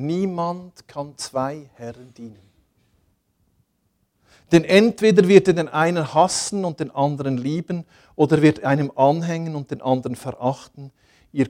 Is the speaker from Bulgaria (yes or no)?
no; Switzerland; Wir sind in der Schweiz aufgewachsen.